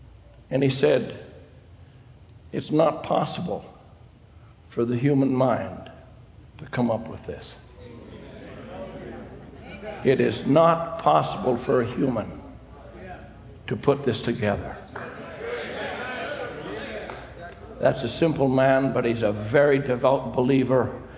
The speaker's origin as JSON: {"language": "English", "country": "Canada", "said": "I'm Canadian. Forgive me anyway."}